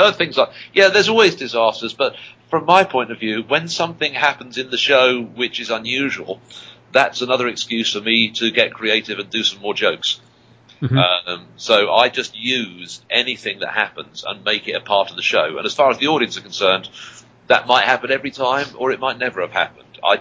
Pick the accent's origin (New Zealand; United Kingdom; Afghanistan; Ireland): United Kingdom; now in United States; I do a lot of stuff about being a Brit living in America